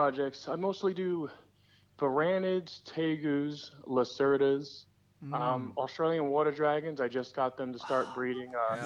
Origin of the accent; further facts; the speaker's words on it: New York City, New York, United States; I grew up in New York City. And we didn't really go camping or anything like that.